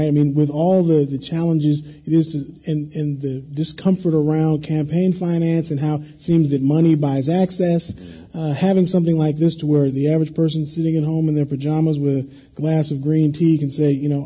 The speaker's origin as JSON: {"language": "English", "town": "Berkeley", "region": "California", "country": "United States", "said": "I am from Berkeley."}